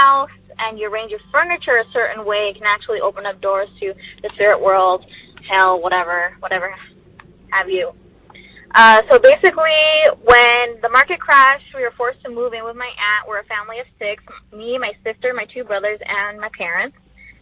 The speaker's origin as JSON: {"language": "English", "region": "California", "country": "United States", "said": "I'm from California."}